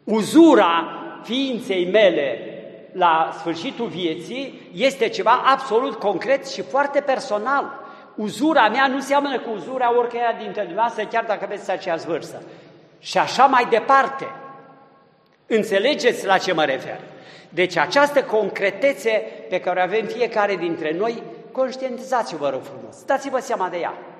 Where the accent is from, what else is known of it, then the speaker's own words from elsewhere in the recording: Brașov County, Romania; Dar sunt din Transilvania, sunt din țara Făgărașului. Am avut un tip de copilărie, un tip de tinerețe, nu?